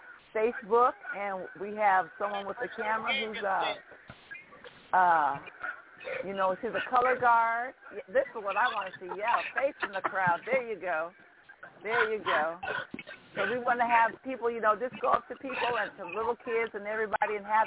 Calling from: Tampa, Florida, United States; No, I'm not. No, I'm in Tampa. I'm in Tampa, Florida.

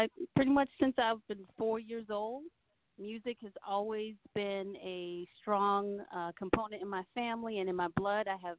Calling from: Annandale, Virginia, United States; I am calling from Annandale, Virginia.

